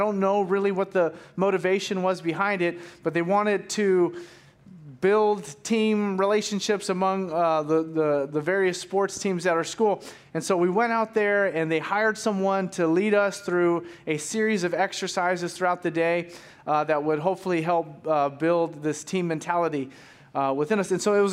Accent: Sunnyvale, California, United States; So I grew up in Sunnyvale, and I was an athlete

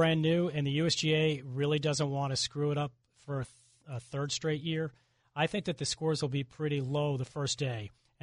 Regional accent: New York, United States; It was 1974 because I grew up near Wingfoot.

